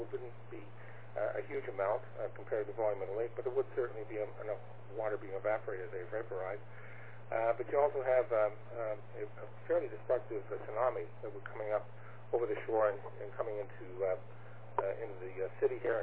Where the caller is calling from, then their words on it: Toronto, Ontario, Canada; I'm transmitting from Toronto, Ontario, Canada.